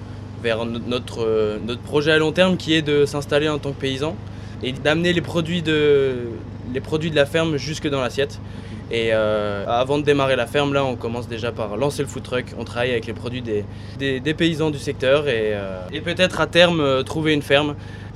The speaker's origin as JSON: {"language": "French", "town": "Saint-Julien", "region": "Auvergne-Rhône-Alpes", "country": "France", "said": "Nous, on est de Saint-Julien."}